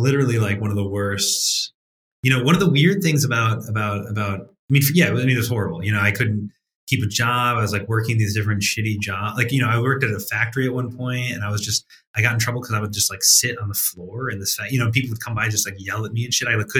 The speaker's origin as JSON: {"language": "English", "town": "Cleveland", "region": "Ohio", "country": "United States", "tie": "born or raised there", "said": "I grew up in Cleveland, or a suburb of Cleveland"}